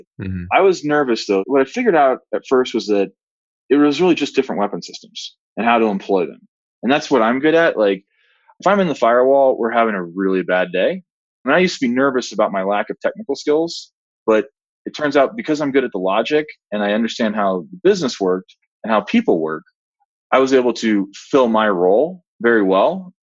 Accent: Colorado, United States; I'm from Colorado, and I left to go to college at Texas A&M

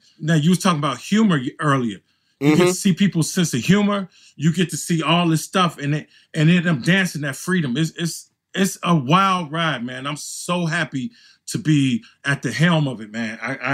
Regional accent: Chicago, Illinois, United States; I'm from Chicago. We got house music.

